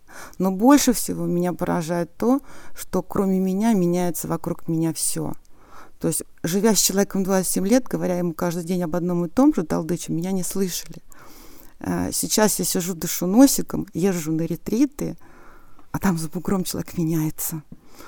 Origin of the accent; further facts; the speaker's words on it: Monino, Moscow Oblast, Russia; я из Монина